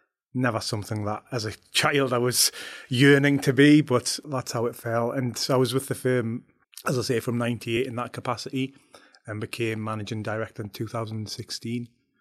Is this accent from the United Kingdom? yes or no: yes; North East England, United Kingdom; I'm from North Northumberland originally.